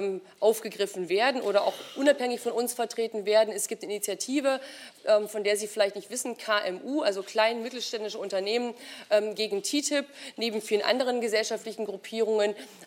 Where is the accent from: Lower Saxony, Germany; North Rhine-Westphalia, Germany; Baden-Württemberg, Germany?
North Rhine-Westphalia, Germany; ich bin im Ruhrgebiet groß geworden